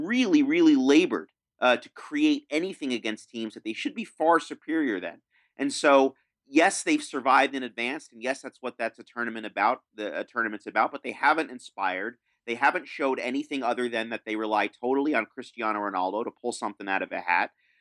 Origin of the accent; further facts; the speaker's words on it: United States; I'm American. I can tolerate not watching beautiful football.